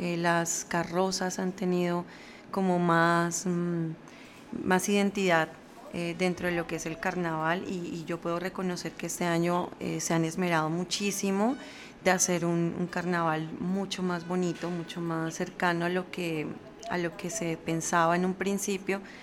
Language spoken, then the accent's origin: Spanish; Corozal, Sucre, Colombia; yo mi adolescencia la crecí en Corozal. Pues tuve la oportunidad de crecer en Corozal